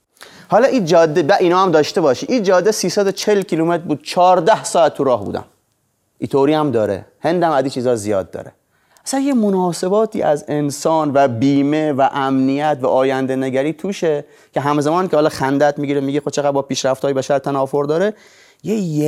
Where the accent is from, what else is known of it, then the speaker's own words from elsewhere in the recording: Bushehr, Iran; now in Tehran, Iran; من از بوشهر میام تهران.